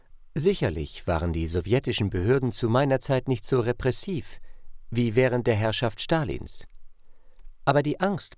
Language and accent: German; Saint Petersburg, Russia; moved away as an adult; Ich habe meine Heimatstadt Leningrad, heute St. Petersburg, habe Freunde, meinen Bruder, die Gräber meiner Eltern und Großeltern zurückgelassen.